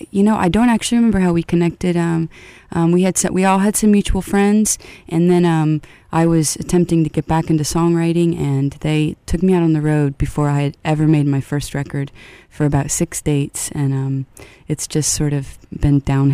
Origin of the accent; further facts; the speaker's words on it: Florida, United States; I was born in Miami, and I grew up about 2 hours north of there on the East Coast.